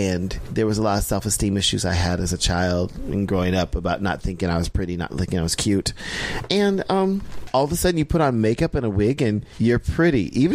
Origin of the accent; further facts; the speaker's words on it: Iowa, United States; But I was born and raised in Iowa.